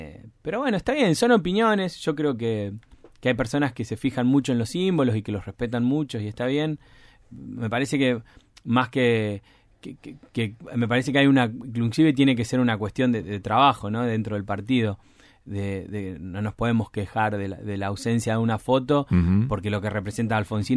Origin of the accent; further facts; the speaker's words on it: Tierra del Fuego, Argentina; la gente se da cuenta que somos fueguinos, que vivimos acá